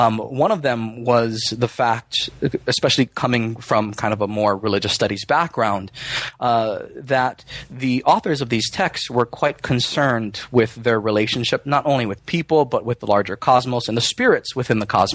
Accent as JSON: {"language": "English", "region": "Hawaii", "country": "United States", "tie": "born or raised there", "said": "of course, is a Chinese surname, and I grew up in Hawaii."}